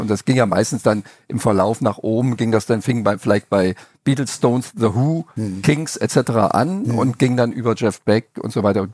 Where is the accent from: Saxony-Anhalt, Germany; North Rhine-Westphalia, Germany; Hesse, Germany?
Saxony-Anhalt, Germany; Ja, und ich komme ja aus Sachsen-Anhalt. Wir hatten so ein bisschen Westempfang